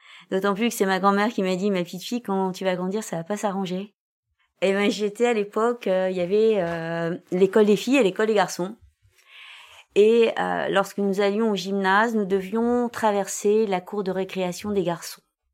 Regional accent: Hauts-de-France, France; j'ai 59 ans, je suis originaire du Nord

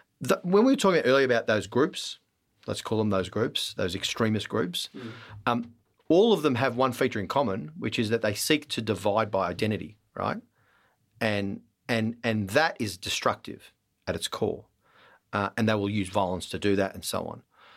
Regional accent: Melbourne, Victoria, Australia; born there; Like, mate, I was born in Melbourne. Like, where am I supposed to go?

